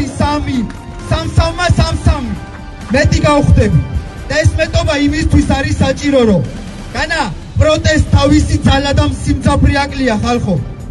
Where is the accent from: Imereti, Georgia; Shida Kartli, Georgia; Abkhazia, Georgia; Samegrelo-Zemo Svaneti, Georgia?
Imereti, Georgia; Chiatura; მე ჭიათურელი ვარ